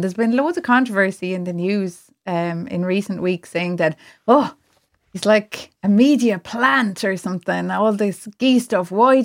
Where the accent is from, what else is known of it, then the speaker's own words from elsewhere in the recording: Munster, Ireland; now in Cork, Ireland; I'm from Clare originally. And I get heckled when I go home to Clare because of my accent.